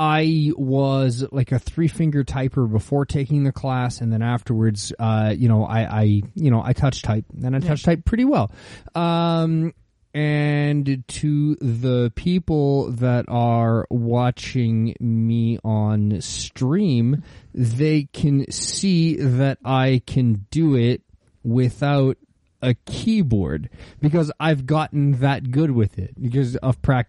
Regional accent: Ontario, Canada; in high school, growing up in Ontario, we needed 2 business credits to get our diplomas to graduate high school

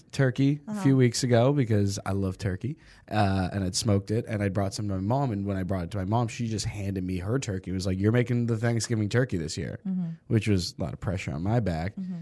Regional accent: East Coast, United States; I'm from the East Coast, so I'm like, oh, okay.

